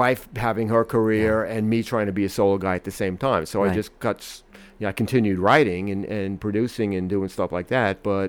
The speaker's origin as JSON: {"language": "English", "town": "Brooklyn", "region": "New York", "country": "United States", "lives_now": "Los Angeles, United States", "said": "the funny thing about Tony Visconti is we're both from Brooklyn."}